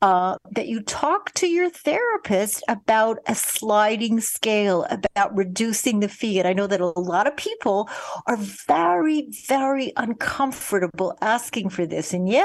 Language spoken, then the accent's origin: English; Canada; I'm Canadian